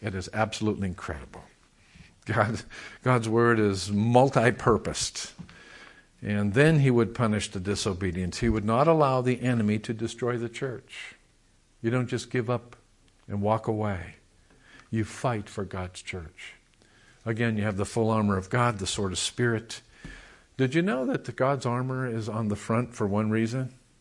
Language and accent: English; Missouri, United States; I'm from the Show Me State.